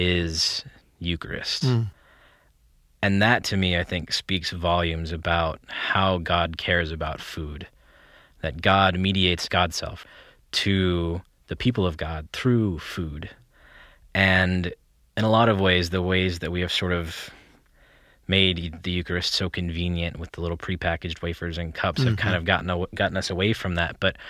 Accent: Wyoming, United States; I grew up in Wyoming, which is kind of like how everybody imagines that it is. It was a small town

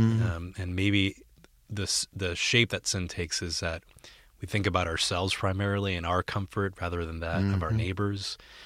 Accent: Puerto Rico; I'm from Puerto Rico

